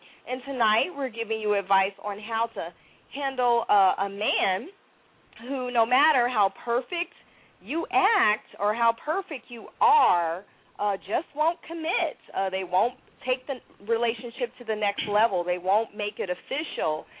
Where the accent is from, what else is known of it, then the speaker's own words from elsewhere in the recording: Kansas City, United States; I love the Midwest. I'm from Kansas City